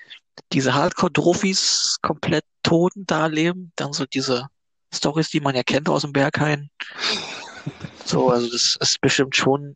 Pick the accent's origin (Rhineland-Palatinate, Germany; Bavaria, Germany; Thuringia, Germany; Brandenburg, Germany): Brandenburg, Germany; Fredersdorf; also born or lived in Berlin; In Brandenburg. Direkt neben Berlin. Ich habe zuletzt auch in Berlin gewohnt, bin aber wieder zu meinen Eltern gezogen, kurzfristig.